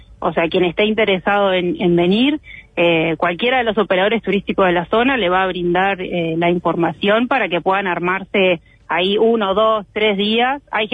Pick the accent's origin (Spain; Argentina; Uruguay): Uruguay; Montevideo; Yo nací en Montevideo, hasta los 20 años estuve por esa zona, aunque siempre tuve la suerte de con mis padres recorrer todo el país.